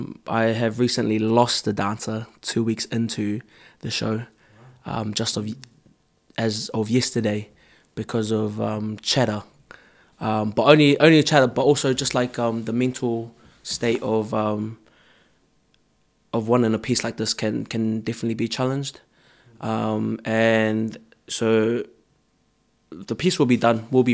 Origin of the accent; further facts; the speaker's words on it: New Zealand; also born or lived in Samoa; I was born in Samoa, but I moved there when I was four. So pretty much my whole life was pretty much in New Zealand, really.